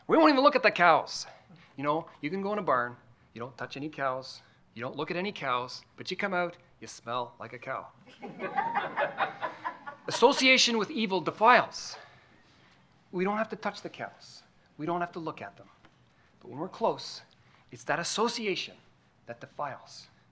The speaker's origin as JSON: {"language": "English", "town": "Rideau Ferry", "region": "Ontario", "country": "Canada", "said": "I'm a carpenter from Rideau Ferry, Canada."}